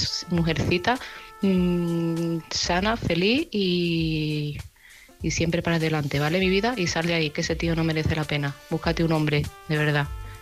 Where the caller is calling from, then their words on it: Seville, Andalusia, Spain; de Sevilla